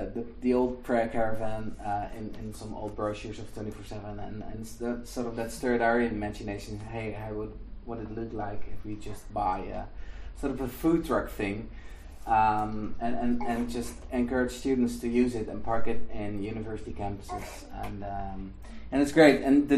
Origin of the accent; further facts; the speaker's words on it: Netherlands; Yeah, so we we are from the Netherlands